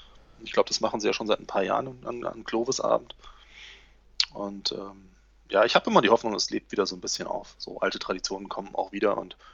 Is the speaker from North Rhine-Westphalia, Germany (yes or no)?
no; Hesse, Germany; als ich dann weggezogen bin aus Nordhessen